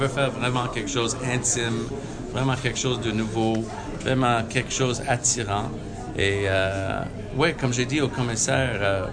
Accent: Montreal, Quebec, Canada; je suis un Montréalais, passionné un Québécois, passionné un Canadien.

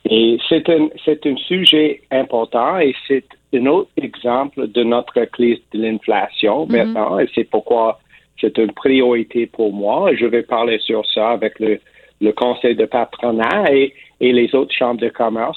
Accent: Ontario, Canada; first language English; French is a second language; also born or lived in Quebec; Je suis un anglophone d'Ontario. Je suis né au Québec, mais je suis un anglo.

